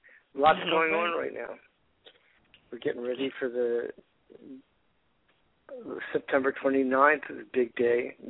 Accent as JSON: {"language": "English", "region": "Florida", "country": "United States", "moved": "yes", "lives_now": "California, United States", "said": "been living in California for the last 40 years. I'm originally from Florida."}